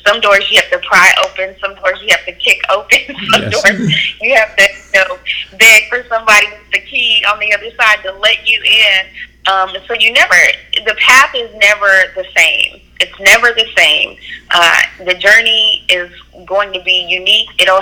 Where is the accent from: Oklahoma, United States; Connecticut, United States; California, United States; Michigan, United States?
Oklahoma, United States; Oklahoma City; So if the projects or the programs actually originated in Oklahoma City, which is my hometown, that's where I'm from.